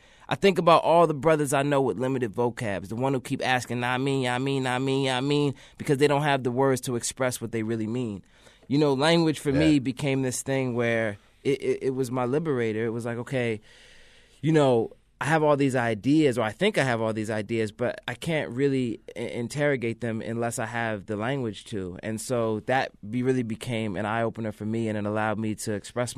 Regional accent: Philadelphia, Pennsylvania, United States; now in Baltimore, United States; coming from Philadelphia, you know, growing up in Philadelphia, now being in Baltimore

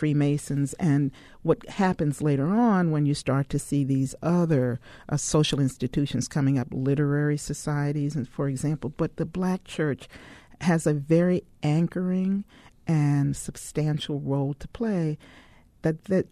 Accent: New York, United States; You know, I'm a New Yorker, so that was west.

